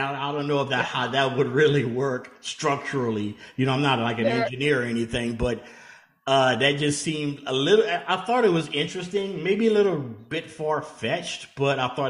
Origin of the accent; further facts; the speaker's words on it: Louisiana, United States; growing up in Louisiana, like I did, only 2 hours away, you know, when you thought of Houston, you thought of two things as a kid.